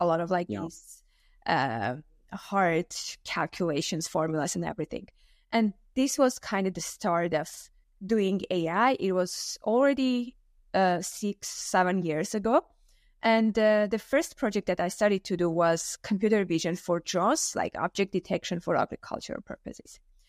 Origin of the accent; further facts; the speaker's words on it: Armenia; moved away as an adult; now in France; originally I'm from Armenia. I did my undergrad in applied mathematics and informatics in Armenia. Then I started doing my master's in information technologies, then moved to France doing my second master's at Grenoble University.